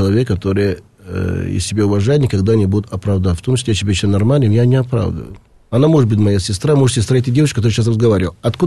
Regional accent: Tajikistan; Я горжусь Таджикистаном, потому что я таджик по национальности.

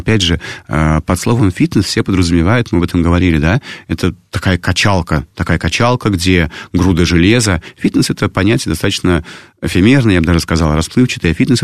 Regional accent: Ulyanovsk, Ulyanovsk Oblast, Russia; now in Moscow, Russia; Я сам приезжий, да, не из Москвы, я приехал из Ульяновска

